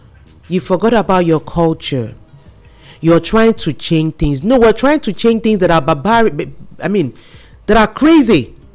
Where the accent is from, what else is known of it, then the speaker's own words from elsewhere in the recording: Nigeria; I'm a Nigerian, I'm from Nigeria.